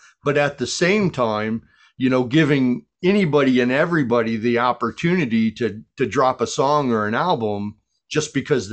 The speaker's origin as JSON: {"language": "English", "town": "Chicago", "region": "Illinois", "country": "United States", "said": "Well, I'm from the Chicago area."}